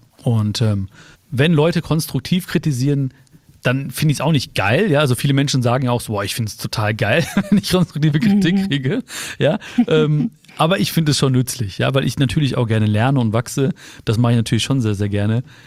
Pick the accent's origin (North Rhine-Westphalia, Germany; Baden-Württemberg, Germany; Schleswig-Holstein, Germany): North Rhine-Westphalia, Germany; Und ich bin halt hier geboren zwischen oder mit zwei Kulturen. Ja, ich bin auf der Straße sozusagen des Ruhrgebiets geboren und aufgewachsen und zu Hause war die indische Kultur.